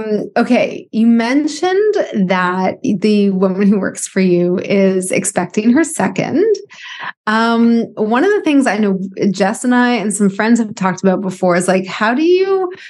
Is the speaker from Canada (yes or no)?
yes; Canada; I'm from Canada